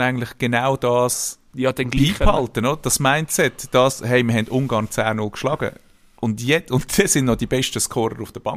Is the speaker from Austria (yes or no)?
yes; Austria